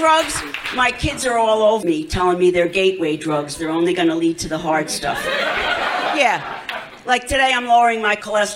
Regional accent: New York, United States; I'm gonna tell you, I'm from New York originally. Whenever I meet another former New Yorker down here, my husband says it sounds like we were all in prison.

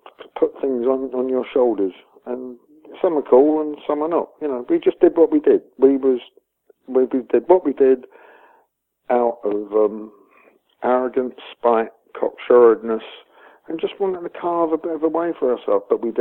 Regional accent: London, United Kingdom; I grew up in a place called Kensal Green, which is up the Arrow Road, which is top of Ladbroke Grove Way in sort of central West London. And it was one of the earlier kind of immigrant communities.

